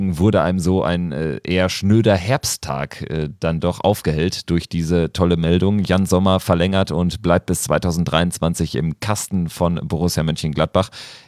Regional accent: Graz, Styria, Austria; Also bei uns in Graz war dann doch deutlich mehr los, als was man da von den Wolfsburgern in Lviv gehört hat beim Auswärtsspiel gegen Alexandria.

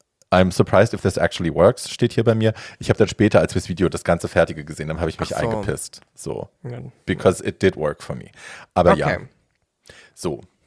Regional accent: Hofheim, Germany; Und es war am helllichten Tag in der Fußgängerzone bei uns in Hofheim. Also das war ja ein kleines, beschauliches Örtchen, 25.000 Einwohner, wohlhabend.

